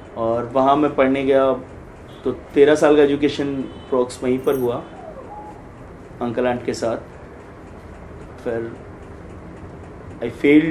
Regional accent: Mumbai, Maharashtra, India; born or raised there; also born or lived in Varanasi / Jaunpur

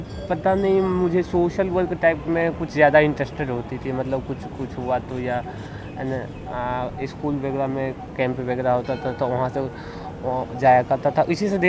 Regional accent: Begusarai, Bihar, India; now in Varanasi, India; मेरा अस्थाई पता मैं बेगूसराय बिहार से आ रहा हूँ और मैं साधारण परिवार से हूँ

